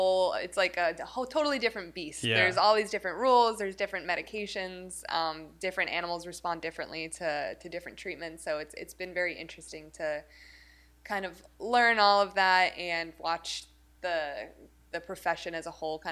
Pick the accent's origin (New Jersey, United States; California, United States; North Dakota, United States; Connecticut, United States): New Jersey, United States; now in Miami, United States; So I'm originally from New Jersey. Mm-hmm. So I actually moved to Miami for Pelican Harbor.